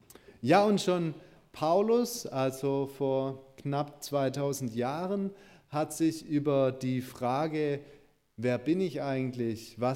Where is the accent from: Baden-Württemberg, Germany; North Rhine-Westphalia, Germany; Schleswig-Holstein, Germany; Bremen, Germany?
Baden-Württemberg, Germany; Ihr Lieben, auf der Alp, wo ich herkomme